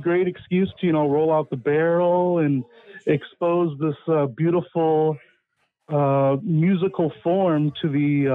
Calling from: New Glarus, Wisconsin, United States; Hey, Charlie. … I'm from New Glarus.

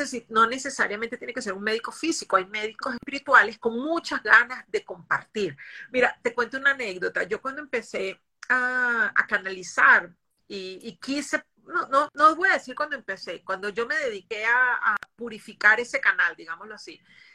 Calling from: Argentina; desde Argentina. Eso me pasa.

